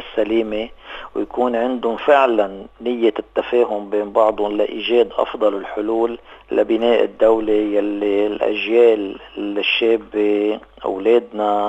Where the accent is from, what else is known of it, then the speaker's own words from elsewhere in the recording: Lebanon; نحن منعرف كلبنانيين